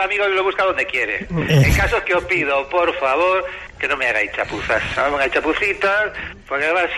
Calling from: Albacete, Castilla-La Mancha, Spain; De Albacete. … de Albacete.

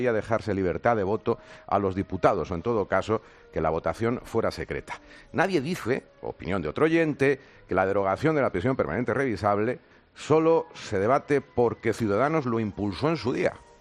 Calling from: Pontevedra, Galicia, Spain; de Pontevedra.

